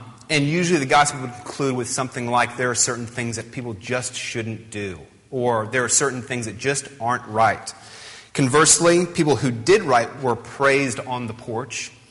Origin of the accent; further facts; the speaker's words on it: Atlanta, Georgia, United States; I'm from Atlanta, Georgia. Georgia is a state kind of near the Atlantic Ocean. It's a little below Tennessee, for those of you unfamiliar with the South.